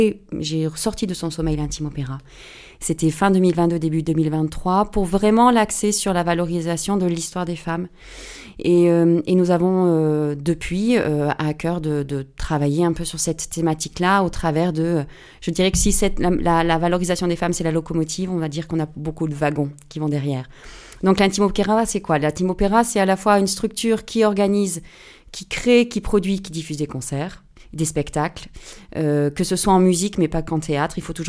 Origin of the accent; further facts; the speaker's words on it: Privas, Auvergne-Rhône-Alpes, France; Parce que je suis, moi, privadoise, que j'ai grandi en Ardèche et que j'ai passé mon bac ici